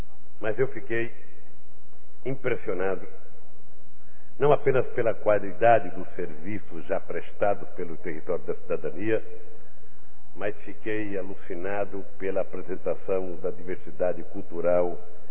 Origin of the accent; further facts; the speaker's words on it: Brazil; Mas eu saio daqui realizado como homem, como brasileiro e como presidente da República.